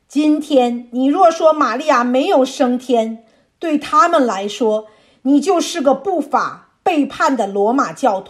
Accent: China; 好比我们中国人喜欢过端午节、中秋节，这些节日我们过惯了，非过不可

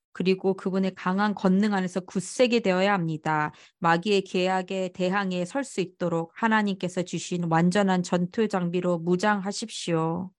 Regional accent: China; 제가 어렸을 때 공산당 중국에서 자랐을 때

